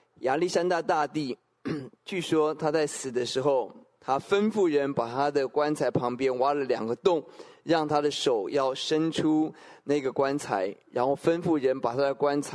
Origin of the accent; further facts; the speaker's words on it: Taoyuan, Taiwan; 我自己也体会，我在出生在桃园一个乡下一个很小的城镇